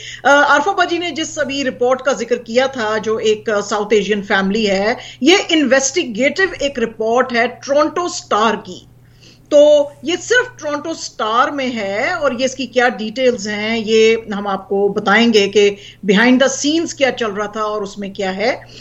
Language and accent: Urdu; Pakistan; وہ تو by default ہے, ہم پاکستانی ہیں تو ہمیں تو زیادہ تر لوگ ایسا ہی سمجھتے ہیں